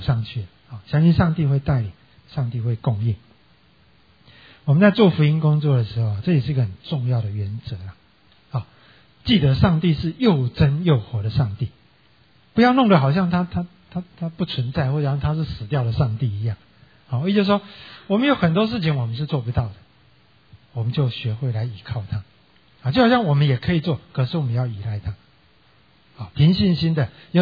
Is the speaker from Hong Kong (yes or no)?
no; Taiwan; now in United States; 我从台湾来什么都钱都不要带，我就没办法到这里了啊